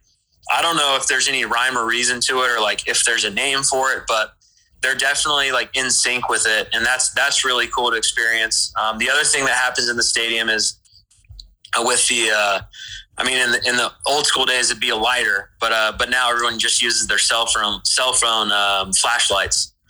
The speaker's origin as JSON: {"language": "English", "town": "Kansas City", "region": "Missouri", "country": "United States", "said": "In terms of the barbecue, that's a sensitive subject for me, 'cause I'm coming from Kansas City"}